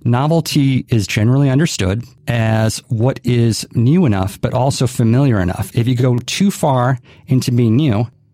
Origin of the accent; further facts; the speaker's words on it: Hawaii, United States; So a little bit of my own background is I grew up in Hawaii, born and raised